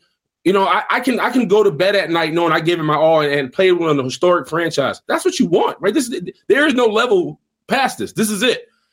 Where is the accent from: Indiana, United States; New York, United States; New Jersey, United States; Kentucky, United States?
New York, United States; New York City; obviously I'm a New Yorker.